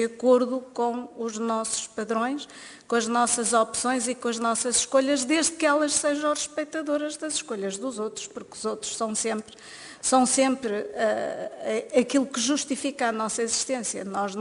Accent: Porto, Portugal; Eu sou do Porto

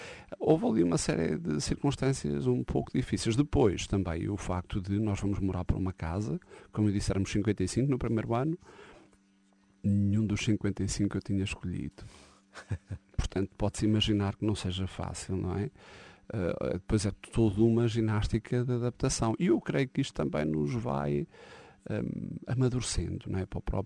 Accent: Alcobaça, Leiria, Portugal; Eu já tinha muita autonomia em Alcobaça, eu sou de Alcobaça.

